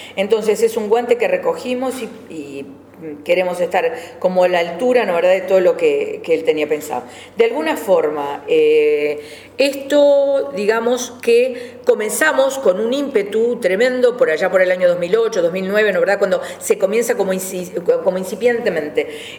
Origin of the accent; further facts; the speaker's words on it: Uruguay; Porque somos uruguayos e insisto